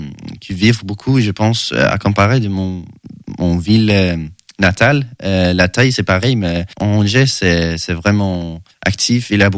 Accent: Sweden; French is a second language; now in France; je viens de Suède, j'ai 20 ans.

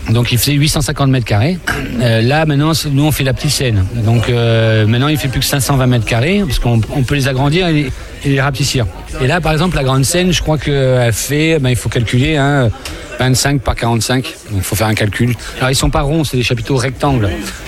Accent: Occitanie, France; nous, on vient d'Ariège

